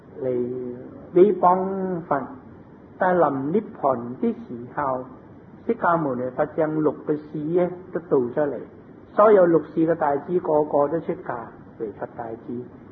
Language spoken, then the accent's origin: Cantonese; Guangdong, China; 不是我們廣東人